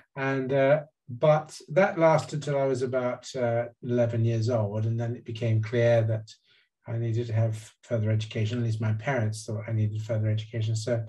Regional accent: Gambia; born there; But I was born in the Gambia.

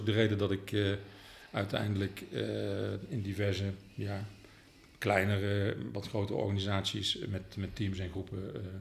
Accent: Roosendaal, North Brabant, Netherlands; also born or lived in Venlo; Ik ben geboren in Venlo. Daar heb ik een viertal jaren mogen doorbrengen, net kleuterschool. En daarna zijn we verhuisd naar het Brabantse en naar Roosendaal. Ik voel me Brabander, ik voel me Bourgondier.

